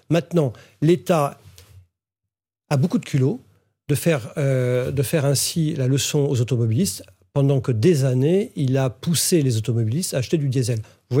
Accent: Orléans, Centre-Val de Loire, France; born there; Je trouve que moi, je suis né à Orléans

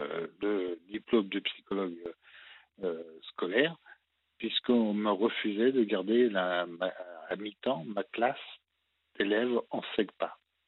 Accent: Île-de-France, France; Oui, parce que moi, je fais partie de l'Île-de-France.

